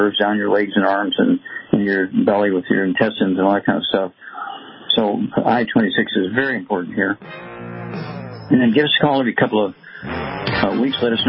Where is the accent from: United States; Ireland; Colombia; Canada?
United States; Missouri; Chuck, let's go to my home state, Missouri.